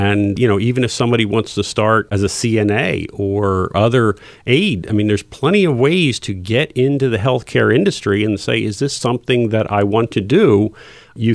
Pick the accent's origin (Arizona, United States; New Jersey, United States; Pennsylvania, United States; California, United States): Pennsylvania, United States; Philadelphia; my goal would be still headquartered here in Philadelphia. I love Philadelphia. It's my hometown.